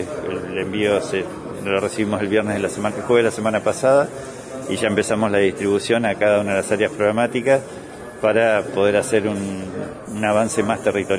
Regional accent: Chubut, Argentina; yo soy chubutense y soy fanático de Chubut

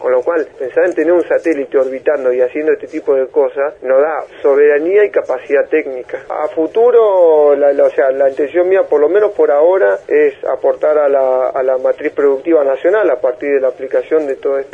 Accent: Trelew, Chubut, Argentina; yo me creí acá en Trelew, cuando era chico no teníamos tele

